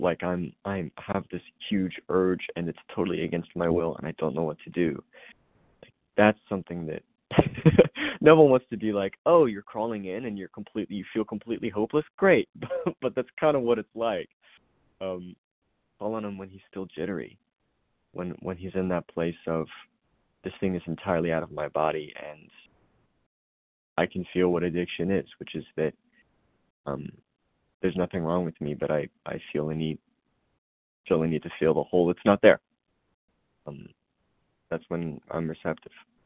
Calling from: Kentucky, United States; I'm from Kentucky.

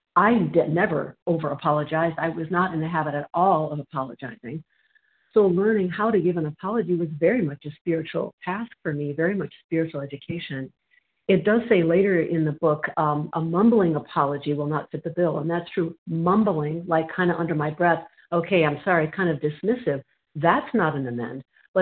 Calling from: Minnesota, United States; I'm calling from Minnesota.

